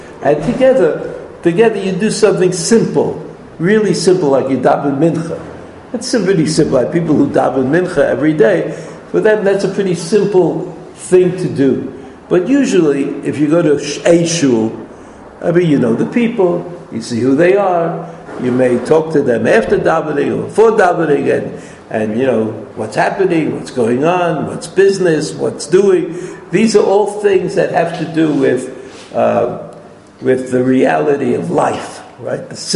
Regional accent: New York, United States; I didn't grow up in America, I grew up in New York.

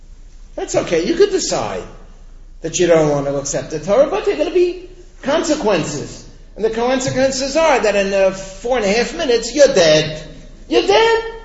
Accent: United States; I was born in America. I grew up in America. America's a free country.

